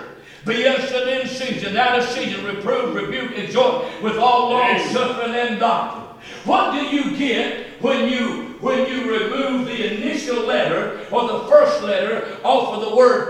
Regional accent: North Carolina, United States; I told you last night I was born and raised in Stokes County, North Carolina. Daddy had a big farm, 111 acres on that farm.

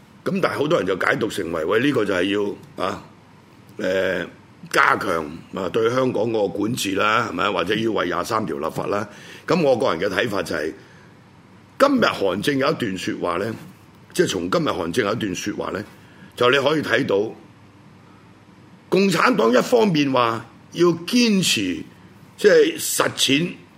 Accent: Guangdong, China; accent: Cantonese; 当然我啲唔系字正腔圆嘅普通话，我哋啲有广东口音嘅国语，我学嘅台湾中华民国嘅国语啊。

